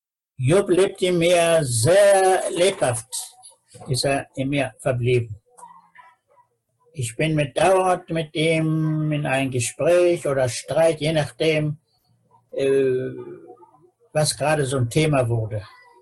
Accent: Peine, Lower Saxony, Germany; born there; Also ich wurde eingeladen, von meiner Geburtsstadt Peine Anteil zu nehmen an die feierliche

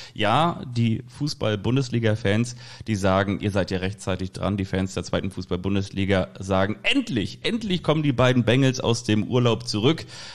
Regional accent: Sylt, Schleswig-Holstein, Germany; dass ich meine Kindheit auf Sylt verbracht habe.

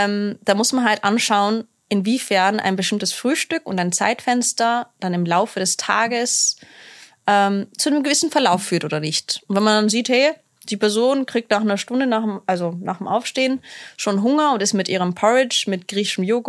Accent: United Kingdom; Ich meine, ich bin Britin, ich liebe Chips.

